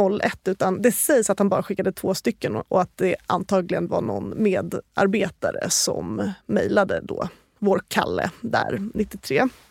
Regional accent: Stockholm, Stockholm County, Sweden; jag som stockholmare

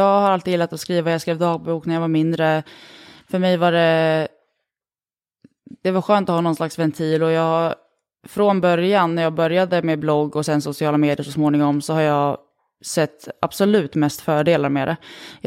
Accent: Sweden; also born or lived in Switzerland; Jag är född i Schweiz. Jag har halva min släkt, som inte är så stor visserligen, men de bor i alla fall kvar i Schweiz. Och jag och min mamma som är svensk flyttade hit till Sverige igen när jag var 2-3.

